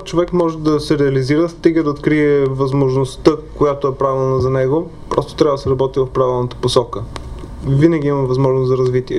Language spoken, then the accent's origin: Bulgarian; Burgas, Burgas Province, Bulgaria; за мен Бургас е притегателна точка. Не само защото е моят роден град